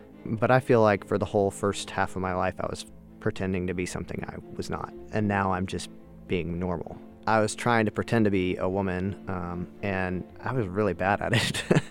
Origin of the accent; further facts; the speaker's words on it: Birmingham, Alabama, United States; So I grew up in Birmingham, Alabama, but in my teenage years, I got involved in a Southern Baptist church